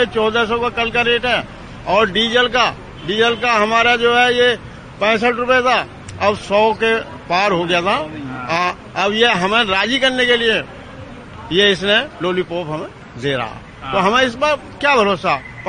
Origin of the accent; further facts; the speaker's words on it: Bijnor, Uttar Pradesh, India; नहीं, मैं बिजनौर से हूँ।